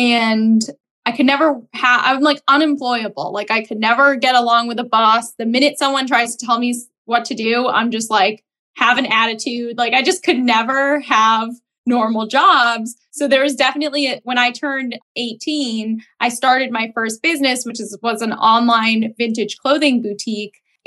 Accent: Boston, Massachusetts, United States; I run the blog Femtrepreneur.co. I am from Boston, Massachusetts.

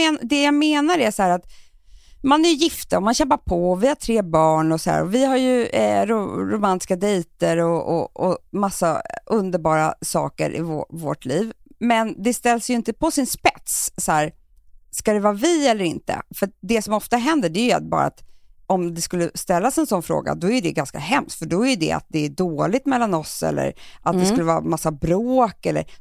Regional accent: Sweden; det är väl den ultimata lyxen, men det är bara för att vi är svenskar.

